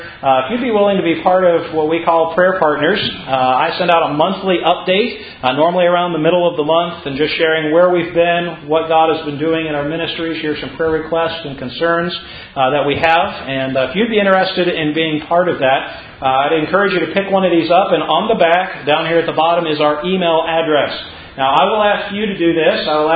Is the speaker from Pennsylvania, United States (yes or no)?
yes; Pennsylvania, United States; but we are from Pennsylvania, and we appreciate the opportunity that we've had to be able to be at Tri-State and now to be able to be here at Pine Island.